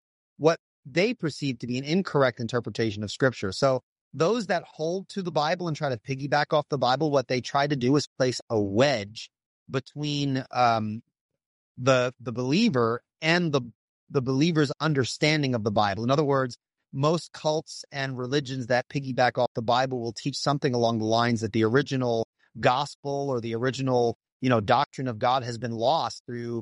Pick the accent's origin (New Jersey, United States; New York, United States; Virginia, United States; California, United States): New York, United States; Long Island; now in North Carolina, United States; Yeah, I grew up on the East Coast, so I grew up on Long Island.